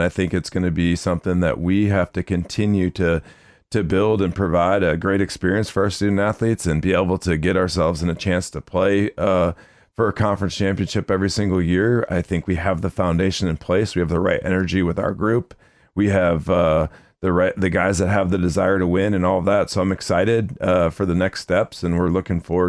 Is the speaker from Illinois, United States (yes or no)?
no; Iowa, United States; And I grew up in Iowa as well.